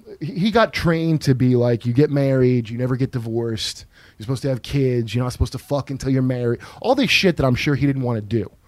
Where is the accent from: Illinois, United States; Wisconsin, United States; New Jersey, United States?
New Jersey, United States; also born or lived in Ohio / North Carolina; No, I grew up in New Jersey mostly. In Ohio and also in North Carolina a little bit.